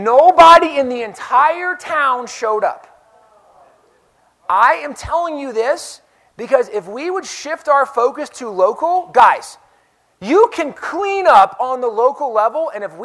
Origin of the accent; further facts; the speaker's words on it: Fort Worth, Texas, United States; I am from the Fort Worth, Dallas area.